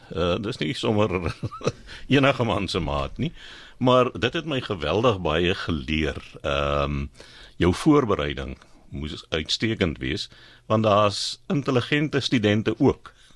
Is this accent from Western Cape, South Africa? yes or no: yes; Villiersdorp, Western Cape, South Africa; Ek kom van Villiersdorp af, so ek is een oud akadis, ek het daar gematriculeer